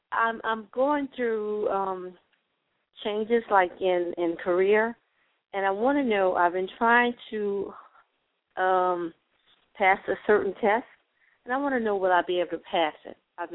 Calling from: Louisiana, United States; I'm calling from Louisiana.

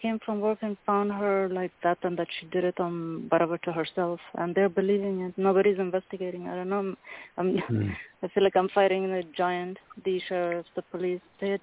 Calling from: California, United States; California.

